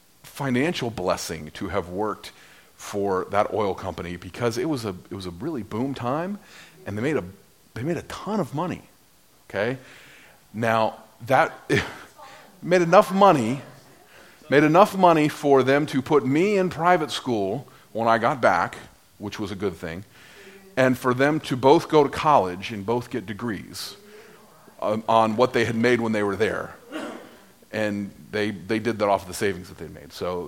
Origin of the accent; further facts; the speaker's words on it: Saudi Arabia; my father took a job with an oil company in Saudi Arabia. And for the next roughly 10 years, we lived in the desert in Saudi Arabia. My dad was a high voltage electrician, and I grew up in Saudi Arabia.